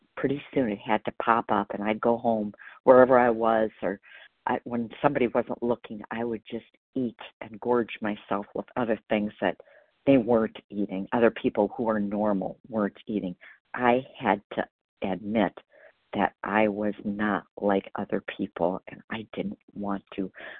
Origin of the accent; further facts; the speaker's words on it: Wisconsin, United States; I'm from Wisconsin, by the way.